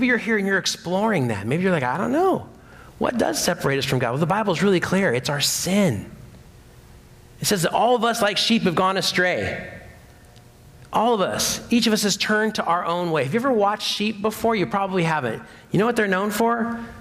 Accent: United States; I know Americans, we tend to be a bit larger, and I'm an American.

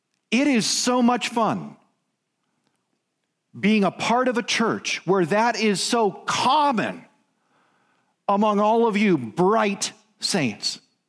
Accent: Pasadena, California, United States; born there; around the time I was born in Pasadena, California.

